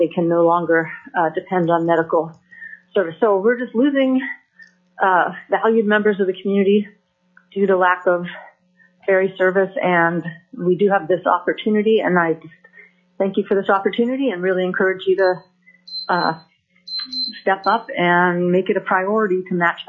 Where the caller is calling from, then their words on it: Haines, Alaska, United States; I'm calling from Haines.